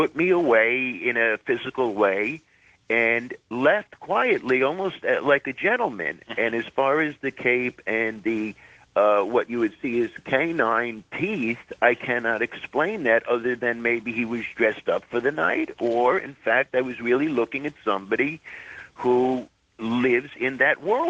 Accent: Bronx, New York, United States; born and raised in the Bronx and all this silliness.

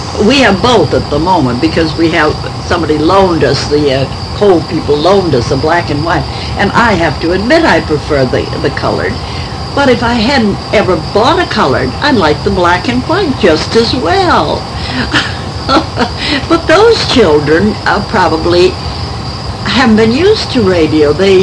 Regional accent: Ireland; But I never saw an Irish play that I liked in my life, although I'm Irish.

